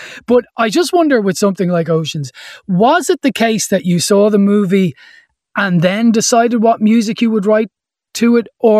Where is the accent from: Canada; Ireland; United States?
Ireland; accent: Irish; and also teasing my Irish accent at the start. It wasn't a bad impression, I suppose. Do I sound like that? I guess I do to an American.